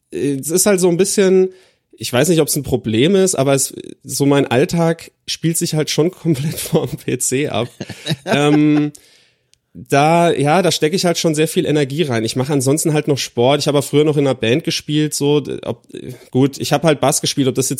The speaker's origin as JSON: {"language": "German", "region": "Rhineland-Palatinate", "country": "Germany", "said": "Ich komme aus der Nähe von Kaiserslautern, da so Rheinland-Pfalz, Ecke, also Grenze zu Saarland und Frankreich."}